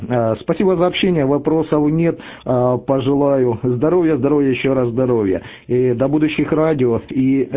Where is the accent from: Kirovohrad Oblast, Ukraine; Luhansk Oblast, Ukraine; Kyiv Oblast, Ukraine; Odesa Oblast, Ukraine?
Luhansk Oblast, Ukraine; now in Czechia; я из Луганской области, ну, работаю временно в Чехии.